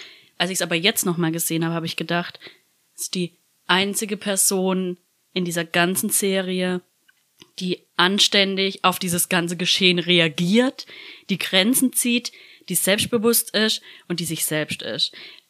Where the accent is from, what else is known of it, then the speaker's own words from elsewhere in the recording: Southern Germany, Germany; also wir kommen hier aus dem Süden Deutschlands, das heißt, wir feiern hier Fasnacht.